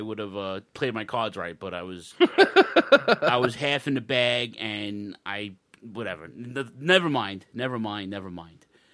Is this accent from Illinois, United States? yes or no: no; Queens, New York, United States; it ain't Mexicans making pizza like in the pizzerias around the way when we were growing up in Queens.